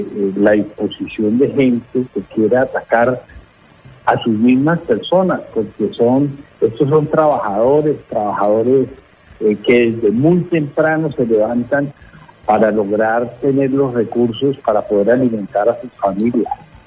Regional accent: Colombia; aquí todos somos colombianos

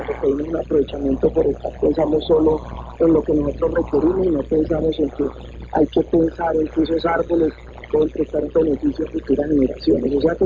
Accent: Cali, Valle del Cauca, Colombia; Yo soy caleño, amo mi ciudad.

